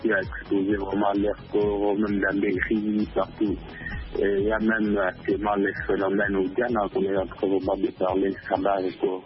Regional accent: DR Congo; chez nous, à Canada, nous sommes en République démocratique du Congo.

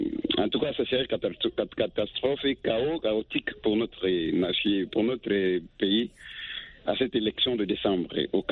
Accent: DR Congo; Oui, bonsoir … je suis congolais.

